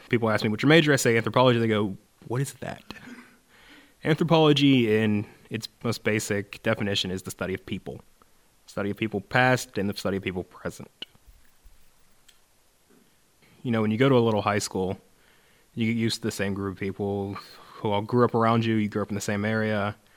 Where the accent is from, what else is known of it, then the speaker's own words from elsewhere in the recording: Pittsburgh, Pennsylvania, United States; born there; My birthday is September 20th, 1993. I was born in Pittsburgh